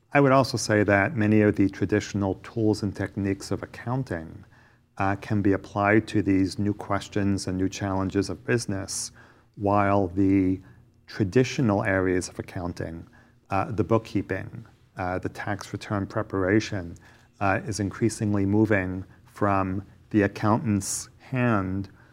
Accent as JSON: {"language": "English", "town": "Brooklyn", "region": "New York", "country": "United States", "tie": "born or raised there", "accent": "New York", "moved": "as an adult", "lives_now": "Connecticut, United States", "said": "I was actually born and raised in Brooklyn in New York City, but I moved up to Connecticut 20, 30 years ago. And I believe some of that New England accent crept into my New York accent."}